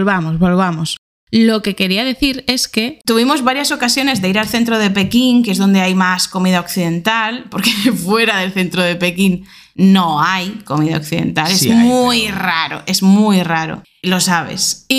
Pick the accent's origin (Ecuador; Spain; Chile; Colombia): Spain; now in China; porque no es lo habitual quedarse embarazados siendo española en China